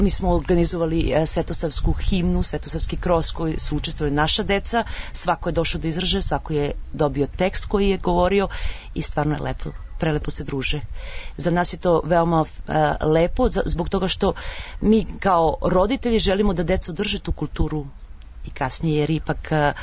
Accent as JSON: {"language": "Serbian", "country": "Serbia", "moved": "yes", "lives_now": "Denmark", "said": "Iz Danske sam došla iz Srbije. Zvanično sam se preselila u Dansku 2011. godine."}